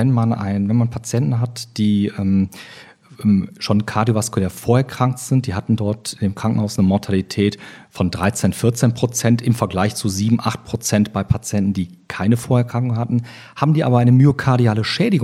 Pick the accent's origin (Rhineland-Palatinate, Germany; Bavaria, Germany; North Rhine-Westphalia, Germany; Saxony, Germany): North Rhine-Westphalia, Germany; Oberhausen; also born or lived in Cologne / Düsseldorf; ich bin 46 Jahre alt, bin geboren in Köln, aufgewachsen in Oberhausen, also ein Kind des Ruhrgebietes und in Düsseldorf.